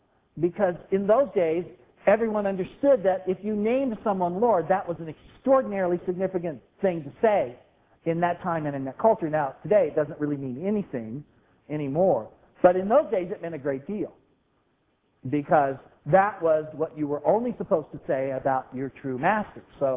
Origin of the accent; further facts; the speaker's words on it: United States; And besides that, I'm an American, and Americans are supposed to pretty much do what we want